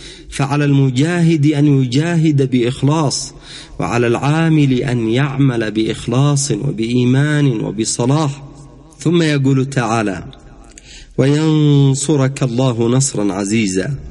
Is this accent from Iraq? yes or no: no; Yemen; ولم نسمح لهم أن يطأوا بأقدامهم بلدنا